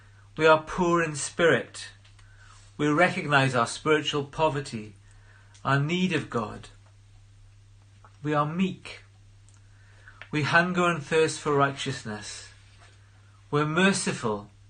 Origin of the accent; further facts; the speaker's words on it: Wales, United Kingdom; As a boy growing up in South Wales, there was much conflict in the churches we attended.